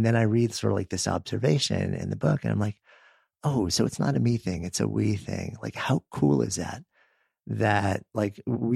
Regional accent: Northeast, United States; now in Boulder, United States; And I grew up in the Northeast and like with all these old growth trees

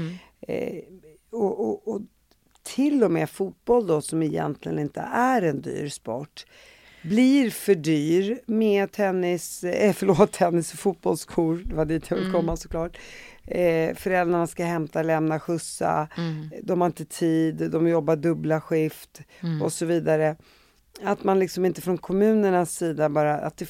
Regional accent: Sweden; jag växte upp i Sverige

